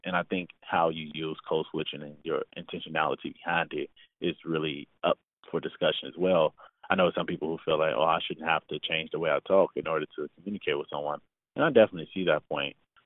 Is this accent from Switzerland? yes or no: no; Chicago, Illinois, United States; I think, like, Chicago in general, but I can even speak from my experiences, like, growing up on the South Side.